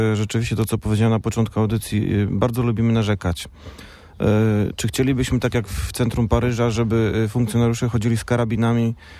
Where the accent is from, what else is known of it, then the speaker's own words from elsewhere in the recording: Słupsk, Pomeranian Voivodeship, Poland; moved away as an adult; Pochodzę ze Słupska i pamiętam mieszkając w Słupsku, że rzeczywiście tych... Nie wiem, prawie 20 lat nie mieszkam już w Słupsku